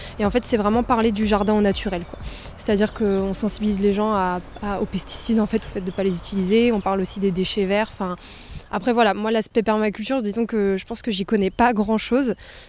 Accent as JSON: {"language": "French", "town": "Rennes", "region": "Brittany", "country": "France", "said": "je suis rennaise, donc je connais quand même bien le territoire de la Prévalée."}